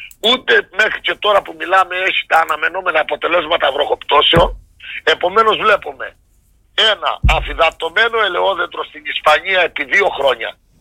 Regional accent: Archanes, Crete, Greece; Πάντως δηλώνω παρόν για το χωριό μου. Εμένα στις Αρχάνες είμαι, έχω τρία παιδιά, πάνε στις Αρχάνες

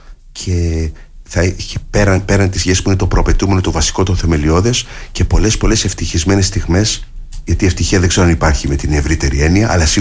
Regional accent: Heraklion, Crete, Greece; Είμαι γέννημα θρέμα της πόλης, της παλιάς πόλης, της Καστροπολιτείας και θέλω να βλέπω την πόλη μου να βελτιώνεται

